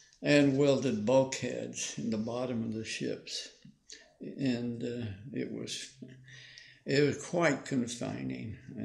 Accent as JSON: {"language": "English", "town": "Buffalo", "region": "New York", "country": "United States", "tie": "born there", "said": "In Buffalo, New York."}